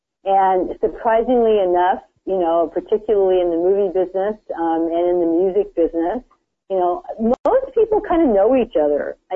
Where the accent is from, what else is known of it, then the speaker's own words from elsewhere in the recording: Laguna Beach, California, United States; when I was growing up in Laguna, I worked out At a place called Coto de Casa, which is a kind of a ranch that's out, you know, it's in the country near Laguna Beach.